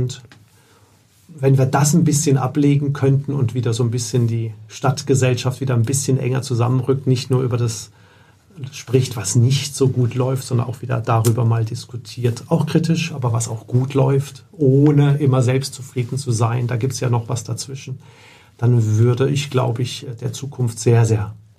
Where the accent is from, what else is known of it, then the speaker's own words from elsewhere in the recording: Southern Germany, Germany; Aber wenn ich mir wirklich als Süddeutscher was wünschen dürfte